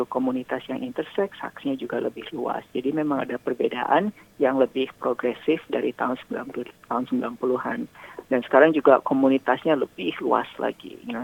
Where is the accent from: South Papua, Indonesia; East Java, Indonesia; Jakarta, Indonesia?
Jakarta, Indonesia; now in Australia; Kalau dulu waktu tahun 98 pertama kali datang ke sini, sebenarnya saya kan dari Jakarta.